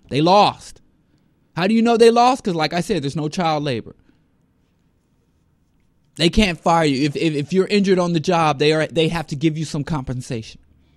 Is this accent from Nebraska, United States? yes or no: no; Brooklyn, New York, United States; I'm from Marcy. I am Brooklyn. The streets of Brooklyn.